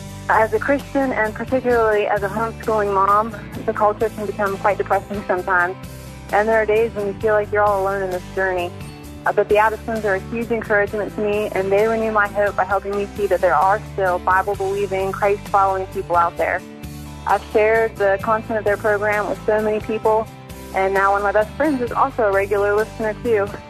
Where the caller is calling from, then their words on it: West Virginia, United States; I'm calling from West Virginia.